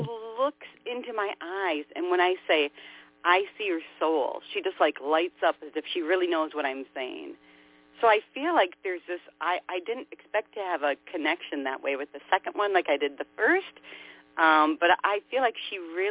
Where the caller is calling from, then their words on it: Minnesota, United States; Minnesota, 6865.